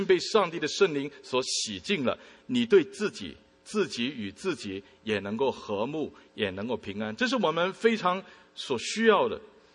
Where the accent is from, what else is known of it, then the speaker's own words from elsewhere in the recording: China; 我想到我们中国人，我们在新年的时候，你要拿一个的红包